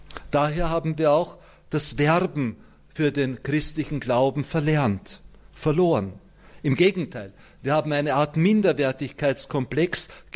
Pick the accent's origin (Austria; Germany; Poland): Austria; Ich komme aus Österreich, wie Sie hören, und bei uns schmilzt die katholische Kirche schneller als jeder Gletscher.